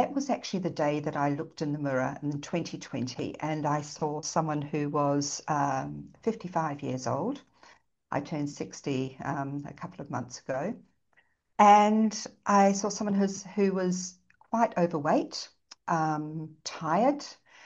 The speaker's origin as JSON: {"language": "English", "country": "New Zealand", "also_born_or_lived": "Japan", "lives_now": "Australia", "said": "So originally I'm from I was born in New Zealand"}